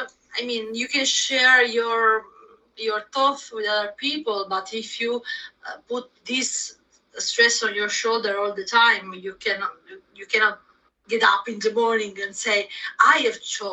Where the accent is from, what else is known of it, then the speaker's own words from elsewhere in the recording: Italy; English is a second language; because I'm from Italy